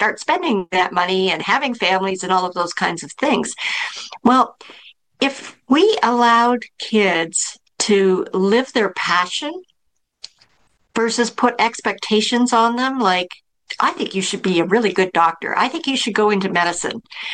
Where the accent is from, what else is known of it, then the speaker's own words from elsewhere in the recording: Canada; because I am from Canada.